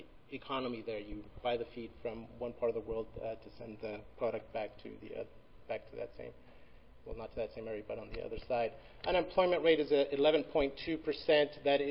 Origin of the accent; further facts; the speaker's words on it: California, United States; I am from Tulare County.